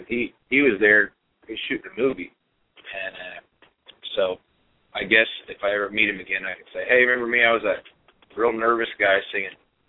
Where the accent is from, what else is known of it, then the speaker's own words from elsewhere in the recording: Kansas, United States; I'm from Kansas.